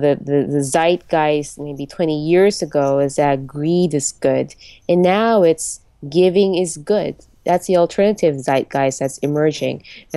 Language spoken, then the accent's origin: English; Philippines; Well, I grew up in the Philippines, and you know, growing up in a place like that where there's a huge gap between the well-to-do and the underprivileged